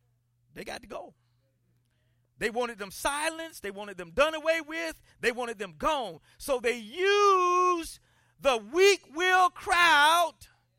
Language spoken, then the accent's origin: English; South Carolina, United States; I'm from South Carolina. I've heard a whole lot of idioms and sayings, but I had never heard that.